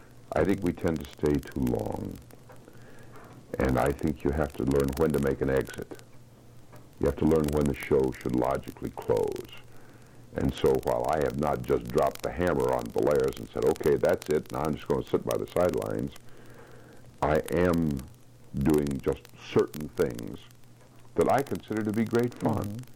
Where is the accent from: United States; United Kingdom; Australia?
United States; Colorado; moved away as an adult; also born or lived in Cheyenne, Wyoming; now in Chicago area, United States; No, I was born in Cheyenne, Wyoming, and raised on a cattle ranch in Colorado.